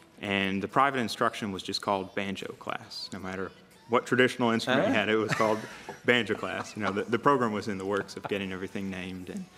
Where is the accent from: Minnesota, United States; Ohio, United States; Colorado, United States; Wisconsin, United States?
Minnesota, United States; Moorhead; I was born and raised in Moorhead.